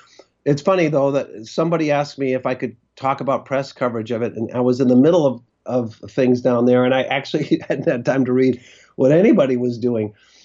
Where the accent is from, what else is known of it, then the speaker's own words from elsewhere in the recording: Wisconsin, United States; as far away as Wisconsin, my home state, and Wyoming.